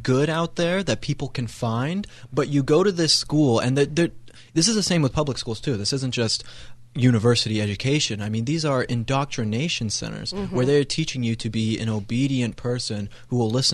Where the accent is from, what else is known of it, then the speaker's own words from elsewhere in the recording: Colorado, United States; Essentially, I grew up in Colorado, and I was never conservative.